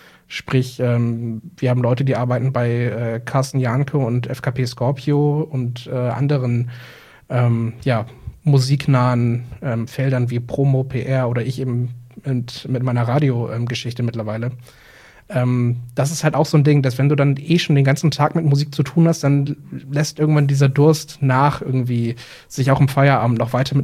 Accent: Cuxhaven, Lower Saxony, Germany; born there; now in Hamburg, Germany; also ich bin in Cuxhaven geboren, aber jetzt seit 5, 6 Jahren wohne ich in Hamburg, also fast der nächstliegenden größeren Stadt neben Bremen.

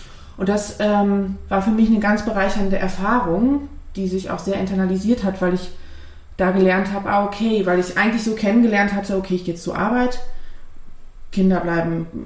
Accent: Essen, North Rhine-Westphalia, Germany; Ich bin in Essen geboren und bin auch nie weggezogen.

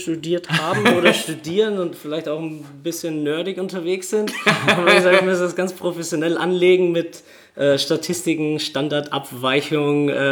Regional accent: Austria

